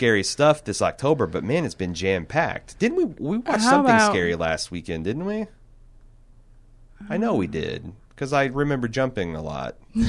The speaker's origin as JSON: {"language": "English", "region": "the South", "country": "United States", "said": "I'm from the South and I couldn't understand half of what she's saying, which is my litmus test."}